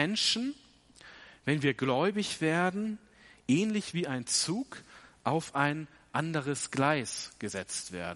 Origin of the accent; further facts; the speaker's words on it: Hamburg, Germany; Als Kind, da bin ich immer gerne in meiner Heimatstadt Hamburg in den ersten Wagen so der U-Bahn eingestiegen.